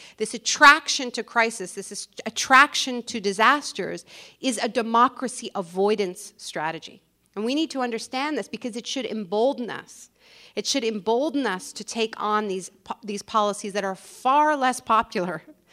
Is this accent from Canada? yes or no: yes; Montreal, Quebec, Canada; experiments that were done in the 1950s in my hometown, in Montreal. You know, when my parents dodged the draft, they came to Canada.